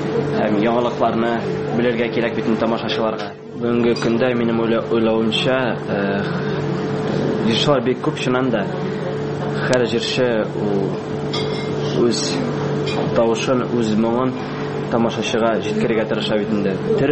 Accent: Bashkortostan, Russia; Туган ягым Башкортстан Республикасы Нуриман районында туып үскәнмен. Мәктәпне тәмамлагач, Октябрьский музыка училищесендә укыдым.

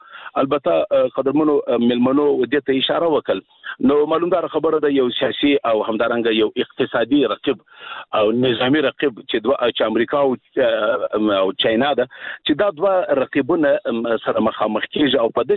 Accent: Afghanistan; موږ ورته متعهد پاتې یو، موږ افغانان یو.

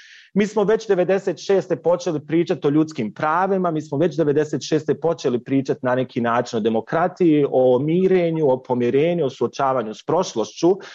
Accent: Bosnia & Herzegovina; ja sam rekao dolazim iz Bosne i Hercegovine

